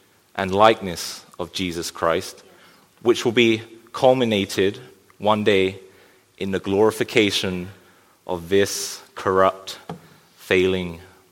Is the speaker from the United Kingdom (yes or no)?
yes; England, United Kingdom; moved away as an adult; now in Canada; As you can tell, I'm not Canadian, but hey, well, but we moved from England 12 years ago, and this means I can permanently live in this wonderful place called Canada